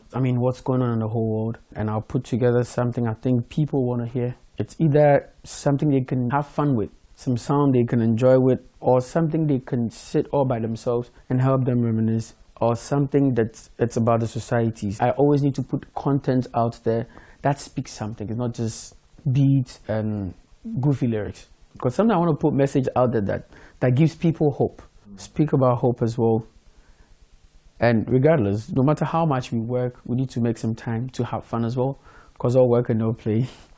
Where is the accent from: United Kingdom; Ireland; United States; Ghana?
Ghana; And I had to do my best as a Ghanaian as well.